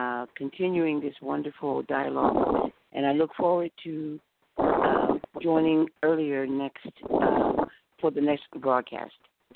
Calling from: Bowie, Maryland, United States; I'm calling from Bowie

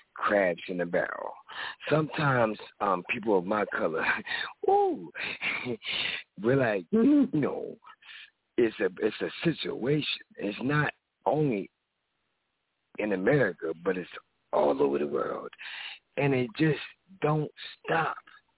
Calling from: Philadelphia, Pennsylvania, United States; calling from Philly.

